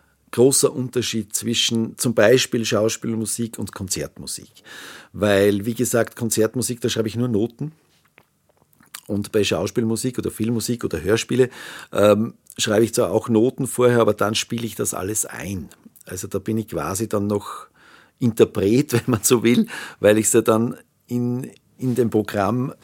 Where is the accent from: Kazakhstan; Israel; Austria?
Austria; Hallstatt, Upper Austria; in Hallstatt, in meinem Heimatort.